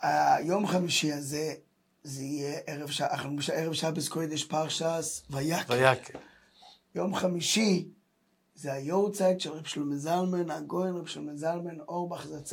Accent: Jerusalem, Jerusalem District, Israel; אני ירושלמי

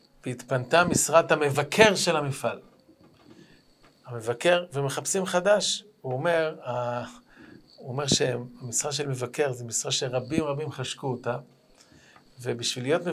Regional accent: Haifa, Haifa District, Israel; אני גם בתור חיפאי, אז גם לחיפה הגיעו הרבה רוסים

